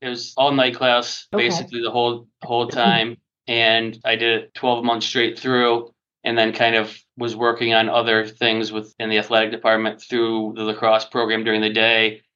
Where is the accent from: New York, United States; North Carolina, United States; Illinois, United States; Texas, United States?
New York, United States; Watertown; So I grew up in Watertown, New York, for those who don't know, about an hour north of Syracuse, right up 81 through the snow belt in the winter.